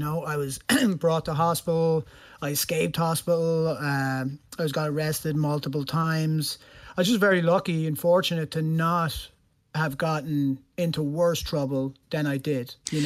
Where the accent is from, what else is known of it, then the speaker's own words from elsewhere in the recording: Kilmac, County Waterford, Ireland; also born or lived in United States; now in Brooklyn, United States; yeah, so I'm from Kilmac in County Waterford originally. But I was actually born in the States.